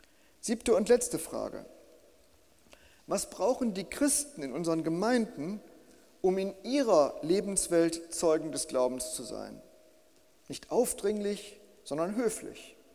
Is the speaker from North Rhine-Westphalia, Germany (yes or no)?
yes; Bielefeld, North Rhine-Westphalia, Germany; wenn es nicht in meiner Heimatstadt Bielefeld